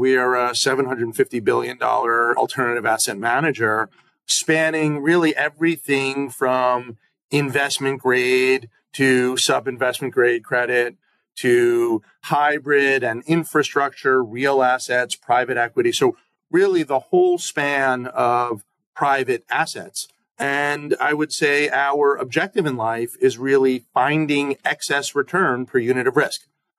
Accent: New York, United States; So I grew up here in the suburbs of New York, grew up to a family that was somewhat focused on finance.

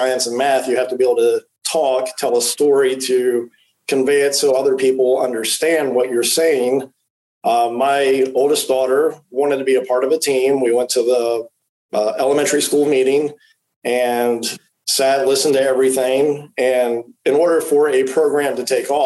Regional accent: Harrisonburg, Virginia, United States; So I'm originally from Harrisonburg, born and raised here and moved away a couple times, but keep coming back

